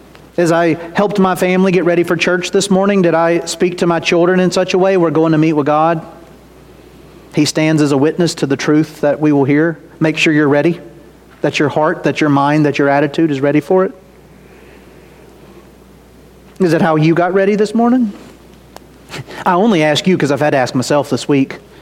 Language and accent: English; Ackerman, Mississippi, United States; Most of you know, I grew up in Ackerman, Mississippi. In Ackerman, Mississippi in the 2000s, they turned the gas pumps off on Sunday.